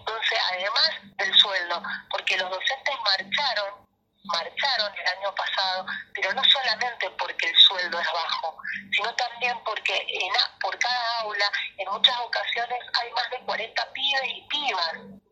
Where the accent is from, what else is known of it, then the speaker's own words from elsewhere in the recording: La Consulta, Mendoza, Argentina; Yo que vengo de San Carlos, en la ciudad de La Consulta